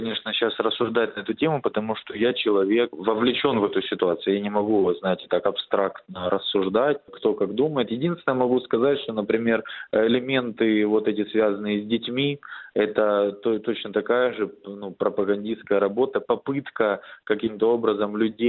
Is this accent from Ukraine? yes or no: yes; Donetsk, Donetsk Oblast, Ukraine; я тот человек, который тоже в Донецке, непосредственно в городе прожил 25 лет, я коренной дончанин